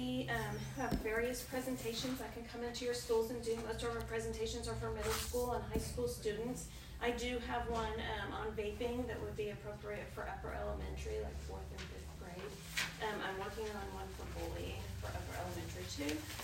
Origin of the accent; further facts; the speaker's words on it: Dallas, Texas, United States; I come from North Dallas, McKinney area, so large high schools. There were 3 high schools in our area.